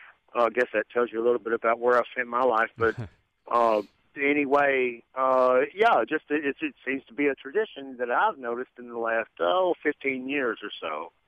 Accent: Longview, Texas, United States; And, I'm from Texas, of course, and still live here.

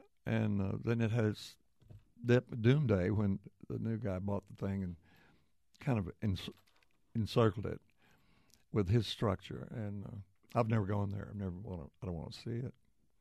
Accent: Sherman, Texas, United States; I was from Sherman. Excuse me. I was from Sherman.

